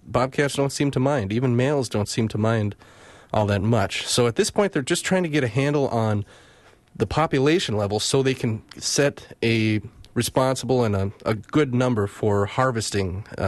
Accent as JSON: {"language": "English", "town": "Superior", "region": "Wisconsin", "country": "United States", "said": "And I'm from Superior, so I will say when people call Eau Claire northern Wisconsin, I kind of scoff."}